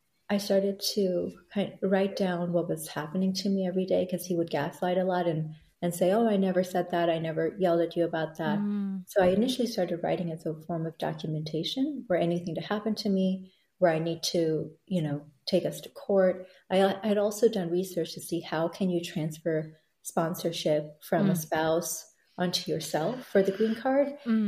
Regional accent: Thailand; moved away as an adult; also born or lived in Bangladesh; now in United States; I was born in Bangladesh, raised in Thailand and educated there. And when I graduated from high school, I moved to the States for college on a student visa.

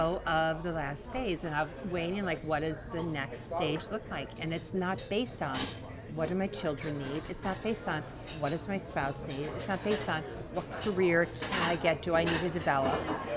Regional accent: Milwaukee, Wisconsin, United States; I liked. I'm from Milwaukee. I drank beer more than wine.

